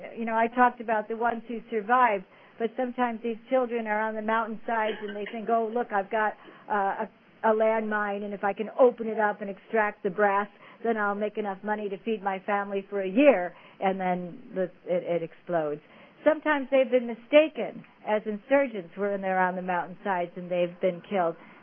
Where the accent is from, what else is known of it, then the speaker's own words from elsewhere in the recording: United States; if I, as an American, were choosing who's going to go to the university.